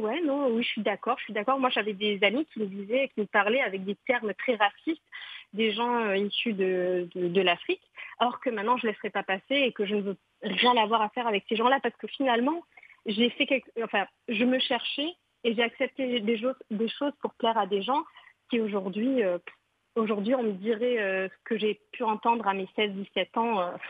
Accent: Morocco

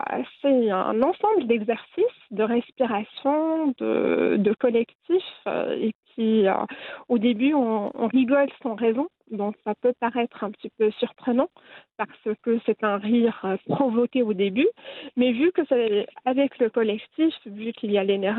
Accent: Marrakesh, Marrakesh-Safi, Morocco; moved away as an adult; now in Geneva, Switzerland; Je suis installée à Genève, j'ai fait mes études à Marrakech, donc je suis originaire de Marrakech. Je suis venue en Suisse après mon bac. Je suis restée, en fait, ça fait bientôt 21 ans, 22 ans.

